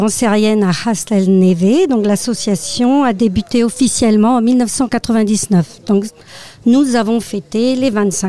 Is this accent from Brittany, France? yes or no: yes; Spézet, Brittany, France; ma mère m'amenait dans les Fesnos, dans la Spézette, comme je suis de Spézette.